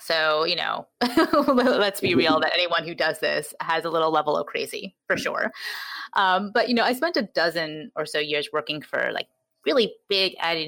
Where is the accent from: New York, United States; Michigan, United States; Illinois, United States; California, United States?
New York, United States; now in Portland, United States; I am a New Yorker born and bred. I have recently moved out to the West Coast. I'm now in Portland, Oregon.